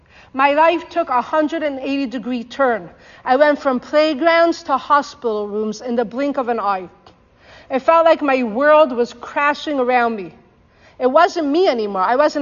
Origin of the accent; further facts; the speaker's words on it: Toronto, Ontario, Canada; I am almost 16 years old. I'm from Toronto.